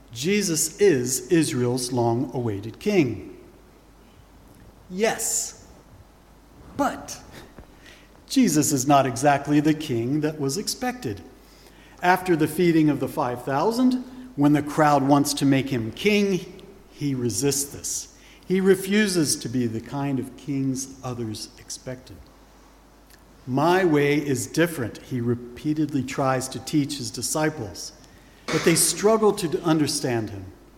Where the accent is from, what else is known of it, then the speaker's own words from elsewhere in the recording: England, United Kingdom; I, as an Englishman, am a subject of one of the few surviving kingdoms of the modern world, the United Kingdom